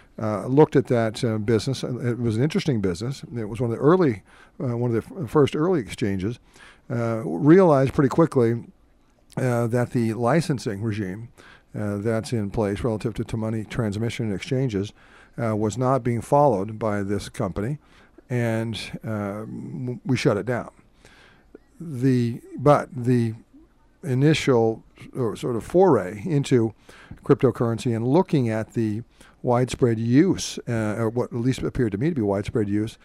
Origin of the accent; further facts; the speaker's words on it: Seattle, Washington, United States; I'm from Seattle originally. Came back out to Seattle in 92.